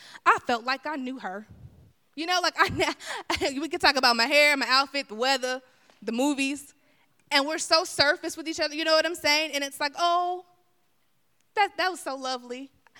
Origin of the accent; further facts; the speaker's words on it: Mississippi, United States; You know, I'm country. You know, I grew up in Mississippi. And I say a lot of y'alls. I got some slang in me, you know.